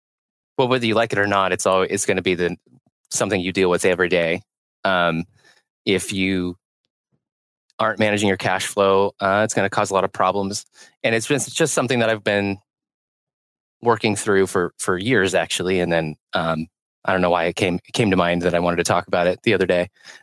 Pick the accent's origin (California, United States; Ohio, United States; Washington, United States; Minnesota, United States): California, United States; I'm from California. I use the word way too much.